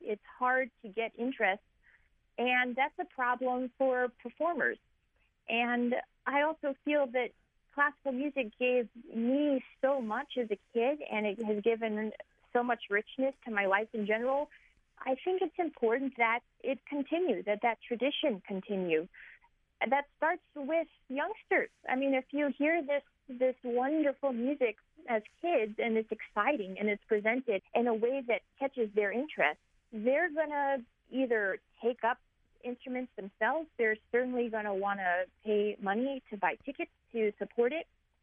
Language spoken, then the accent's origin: English; Houston, Texas, United States; I grew up in Houston, Texas, and I was in a public school that required a musical instrument be taken.